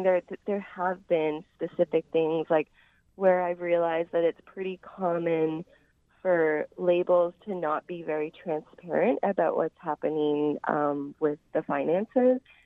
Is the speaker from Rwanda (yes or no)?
no; Canada; I think maybe because we're both Canadian